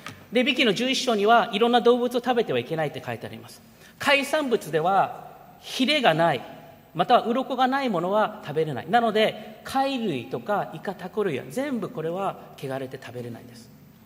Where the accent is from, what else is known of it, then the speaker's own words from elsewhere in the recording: United States; 私はアメリカで育ったから